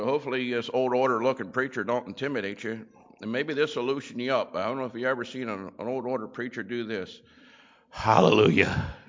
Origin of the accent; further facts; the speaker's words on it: Gettysburg, Pennsylvania, United States; I'm from Gettysburg, Pennsylvania, New Oxford.